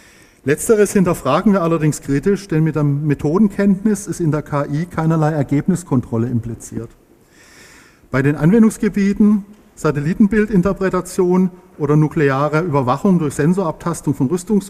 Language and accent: German; Frankfurt am Main, Hesse, Germany; ich komme aus Frankfurt am Main.